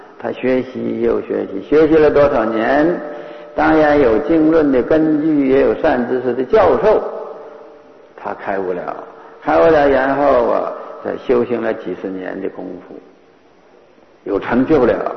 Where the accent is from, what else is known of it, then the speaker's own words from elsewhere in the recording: China; 但是我们中国人似乎是啊有一点特别，逐渐地形成了啊欢喜楞严经、欢喜心论